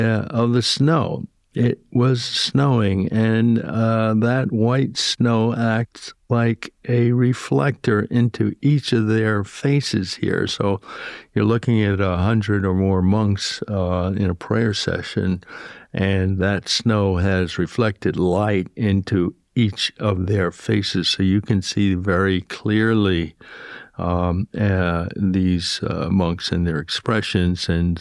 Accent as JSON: {"language": "English", "country": "United States", "tie": "born or raised there", "said": "I say my own country, but I am Japanese American, and grew up in the United States with not a lot of knowledge about Japan."}